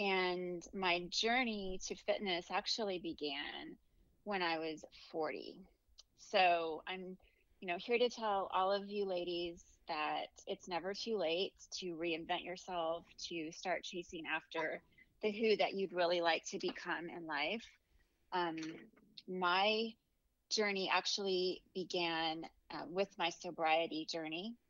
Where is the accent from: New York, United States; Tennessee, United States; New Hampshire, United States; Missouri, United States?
Missouri, United States; Kansas City; I'm from Kansas City, Missouri. I've lived here all my life.